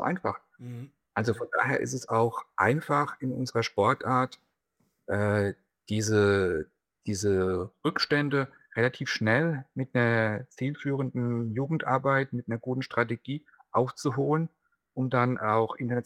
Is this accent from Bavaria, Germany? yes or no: yes; Großwallstadt, Bavaria, Germany; Also ursprünglich komme ich aus Großwallstadt, gebürtig aus Großwallstadt.